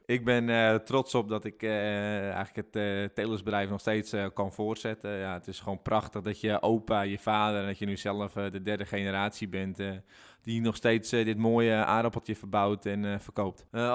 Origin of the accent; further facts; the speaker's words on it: Opperhoes, North Holland, Netherlands; Geboren en getogen in Opperhoes.